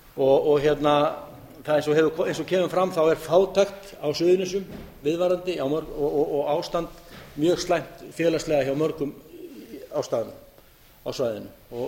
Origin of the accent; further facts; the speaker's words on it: Grindavík, Southern Peninsula, Iceland; Nú kem ég úr Grindavík og það er ástandi ekki slæmt og hefur ekki verið